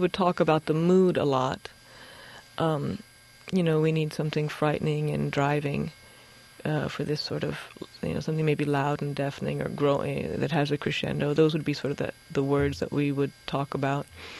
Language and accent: English; Hershey, Pennsylvania, United States; also born or lived in Florida; now in New York, United States; Originally, Florida and Pennsylvania, Hershey, Pennsylvania.